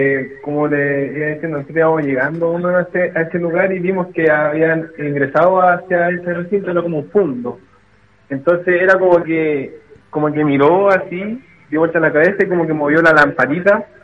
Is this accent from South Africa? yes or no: no; Curacaví, Santiago Metropolitan Region, Chile; Sí, nacido y criado aquí en Curacaví.